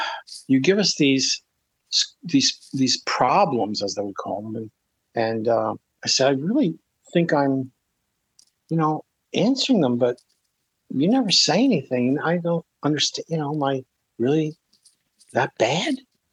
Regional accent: Philadelphia, Pennsylvania, United States; I'm a kid from Northeast Philadelphia, raised Catholic. I take the Frankfurt L every day.

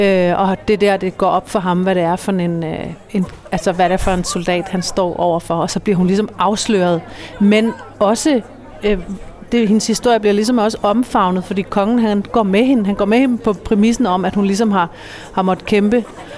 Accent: Svendborg, Region of Southern Denmark, Denmark; also born or lived in Sweden; Altså, jeg er jo født og opvokset i Svendborg, hvor vi sidder lige nu. Men min far er norsk, og så har jeg faktisk også levet store dele af mit liv i Sverige.

